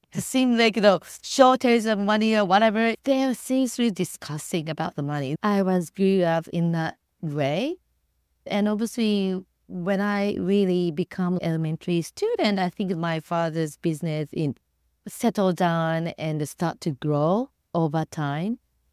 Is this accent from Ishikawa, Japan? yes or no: no; Tokyo, Japan; English is a second language; I was born in Tokyo and I pretty much grew up in Japan, Tokyo itself. I was born as a first child and my father actually, he came from the countryside in the northeast of Japan, which is Yamagata prefectures.